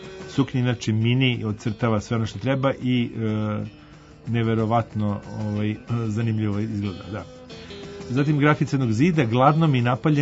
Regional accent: Serbia; Na izlasku iz mesta Brus, kod nas u Srbiji

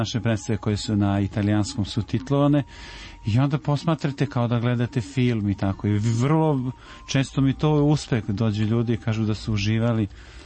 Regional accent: Opovo, Vojvodina, Serbia; also born or lived in Belgrade; Ja sam odrastao u Opovu i živao neko vreme sa porodicom u Beogradu, onda smo odustali od ove gužve i svega što nosi Velegrad.

